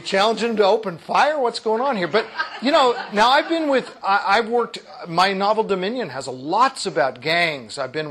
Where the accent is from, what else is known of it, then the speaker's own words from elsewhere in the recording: Oregon, United States; and I'm born and raised in Oregon